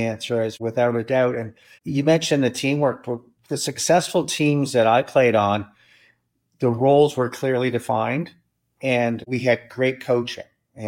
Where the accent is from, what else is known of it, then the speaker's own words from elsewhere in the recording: Burlington, Ontario, Canada; I grew up in Burlington and played in Burlington with the Cougars, the tier two.